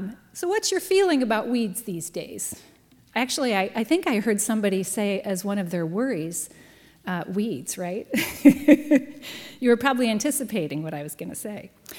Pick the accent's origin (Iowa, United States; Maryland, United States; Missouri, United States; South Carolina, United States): Iowa, United States; As a girl growing up in Iowa, I loved to be outside in my backyard, in the park, playing on the school ground.